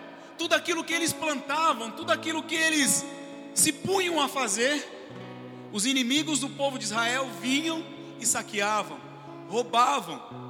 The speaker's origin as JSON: {"language": "Portuguese", "country": "Brazil", "said": "Nós somos brasileiros, sim ou não?"}